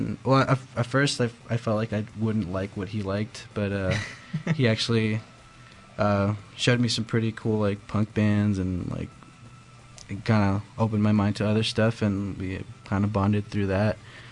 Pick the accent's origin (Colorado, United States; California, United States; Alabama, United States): Colorado, United States; Thornton; We're from Thornton originally, even though it probably says Denver in other places